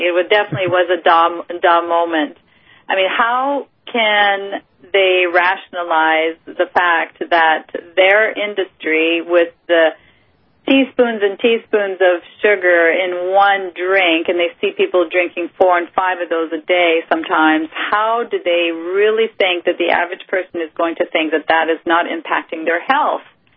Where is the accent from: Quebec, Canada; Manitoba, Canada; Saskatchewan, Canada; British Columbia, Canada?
Manitoba, Canada; Saint-Boniface; moved away as an adult; I'm French-Canadian. I grew up in a small community called Saint-Boniface in the province of Manitoba. And when I was 21, I decided I was going to leave my home